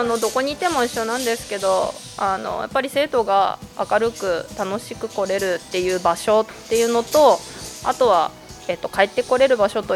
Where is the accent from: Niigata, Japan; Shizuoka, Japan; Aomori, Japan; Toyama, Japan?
Toyama, Japan; 富山生まれで高校生まで、はい、富山の方にいました。